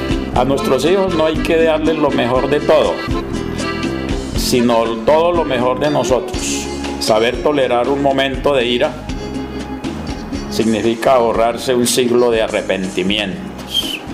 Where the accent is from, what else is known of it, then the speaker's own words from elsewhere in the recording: Tolima, Colombia; also born or lived in Santander; yo soy tolimense y por ahí en mi tierra pues también encuentro mucha gente envidiosa. Pero dicen que es que acá hay más envidiosos, mucho más envidiosa la gente. Y hace 12 años estoy en Santander